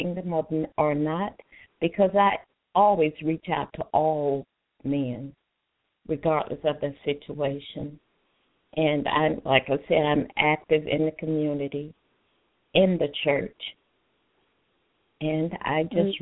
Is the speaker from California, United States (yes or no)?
no; Macon, Georgia, United States; now in DeKalb County, United States; I am a native Georgian. I was born and reared in Central Georgia in Macon.